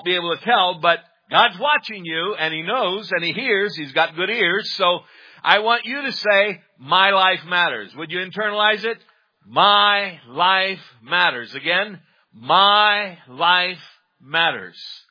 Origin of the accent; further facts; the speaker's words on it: Virginia, United States; Well, I hail from Northern Virginia, the Washington, D.C. suburbs.